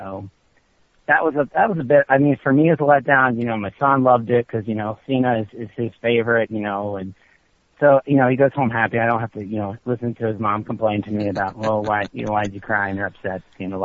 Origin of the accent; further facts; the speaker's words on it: Columbus, Ohio, United States; now in Cleveland, United States; I grew up in Columbus, I live in Cleveland now. So everybody in Columbus loves Ohio State.